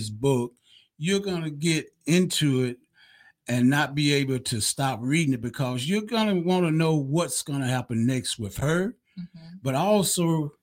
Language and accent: English; Montgomery, Alabama, United States; Although I do go back to Montgomery, Alabama, and, you know, that's where I was raised, born.